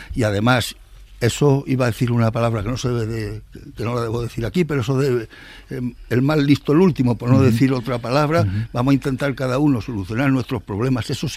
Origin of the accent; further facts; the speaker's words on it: Community of Madrid, Spain; porque todos somos madrileños.